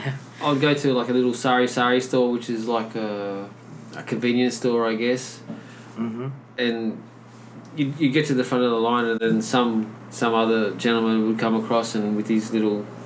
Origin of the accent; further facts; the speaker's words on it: Australia; like I'm an Australian, and I moved to an area with just full of Filipinos.